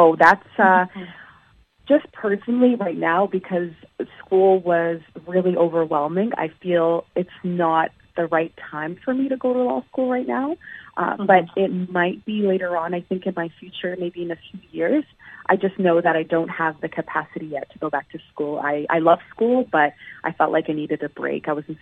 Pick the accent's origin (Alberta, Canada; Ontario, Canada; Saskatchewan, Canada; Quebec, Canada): Alberta, Canada; Calgary; Just because it is, I feel like it's my hometown, and I was mostly raised here